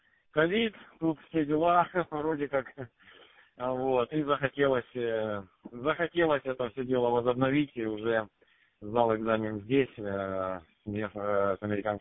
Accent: Ukraine; moved away as an adult; now in United States; На самом деле я оригинально из Украины, и будучи в Украине еще там после студенческие годы я занимался радиолюбительством

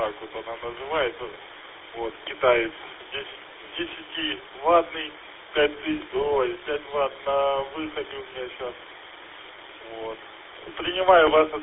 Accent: Lermontov, Stavropol Krai, Russia; Я в Лермонтове родился, на Ясной Поляне. Жил некоторое время, ну там, до своих, где-то лет 14, а потом основательно перебрался в город Лермонтов и так и продолжаю здесь жить.

